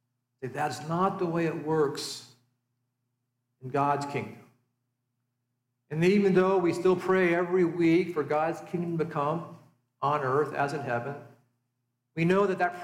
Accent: United States; We gather here as people who are Americans, who are citizens of this nation.

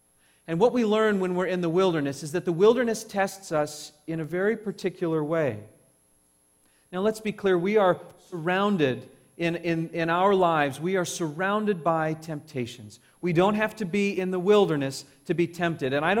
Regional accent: California, United States; I grew up in Southern California, and if you want to get from Southern California to Las Vegas, you have to drive through the Mojave Desert.

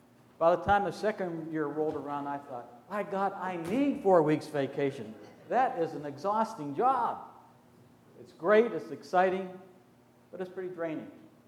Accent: Pennsylvania, United States; I grew up in Western Pennsylvania, and so we would not have said in a kind of a formal way, stinking thinking.

